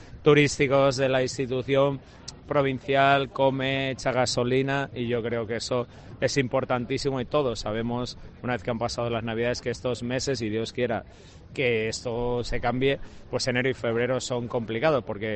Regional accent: Matapozuelo, Castile and León, Spain; also born or lived in Valladolid; mi ciudad es Valladolid, mi pueblo es Matapozuelo.

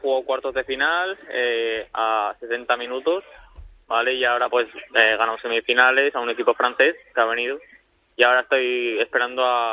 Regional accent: Zaragoza, Aragon, Spain; que es de mi tierra, es de Zaragoza, de mi tierra.

